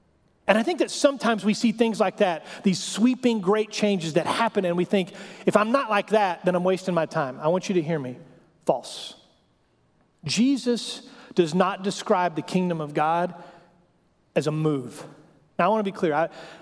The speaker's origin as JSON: {"language": "English", "region": "Texas", "country": "United States", "said": "We're American, and even worse, we're Texan, right? We like big things, big statements, big trucks, big attitudes."}